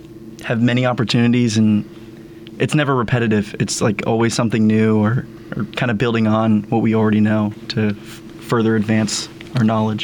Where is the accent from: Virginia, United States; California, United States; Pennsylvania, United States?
California, United States; San Jacinto; But back in my hometown in San Jacinto, California, there's this like burger joint.